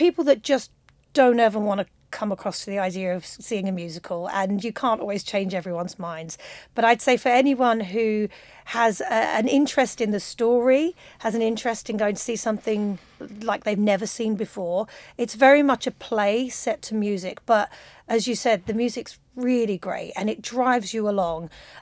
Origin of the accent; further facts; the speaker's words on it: London, United Kingdom; as a Londoner, I find the accent sort of like Liverpudlian